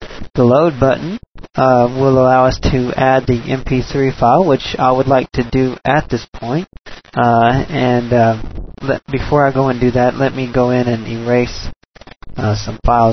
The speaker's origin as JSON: {"language": "English", "town": "Amarillo", "region": "Texas", "country": "United States", "said": "I'm from Amarillo, Texas, and this is my first review for Main Menu."}